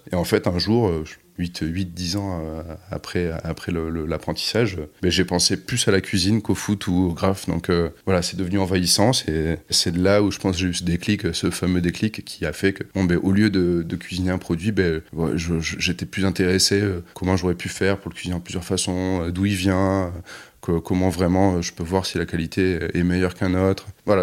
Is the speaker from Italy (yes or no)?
no; Bordeaux, Nouvelle-Aquitaine, France; On est de Bordeaux, donc forcément, de ce nom même.